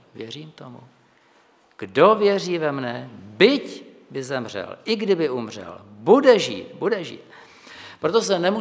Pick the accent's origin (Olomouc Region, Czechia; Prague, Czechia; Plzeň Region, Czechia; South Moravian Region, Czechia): South Moravian Region, Czechia; Brno; Víte, že pocházím z Brna